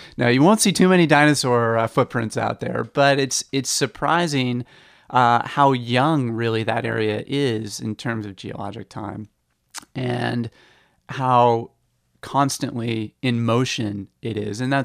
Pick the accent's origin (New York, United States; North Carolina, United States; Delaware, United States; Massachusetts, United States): Massachusetts, United States; some of the ponds that I grew up in out on the Cape.